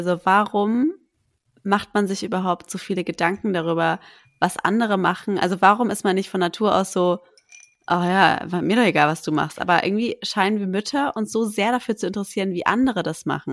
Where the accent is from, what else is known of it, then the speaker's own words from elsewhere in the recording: Berlin, Germany; ich bin 27 Jahre jung und wir kommen beide aus Berlin und sind natürlich beide Mamas, obviously. Und ja, ich habe ein Café in Berlin